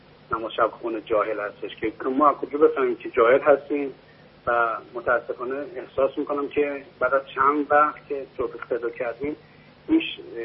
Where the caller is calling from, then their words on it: Tehran, Tehran Province, Iran; از تهران هستم.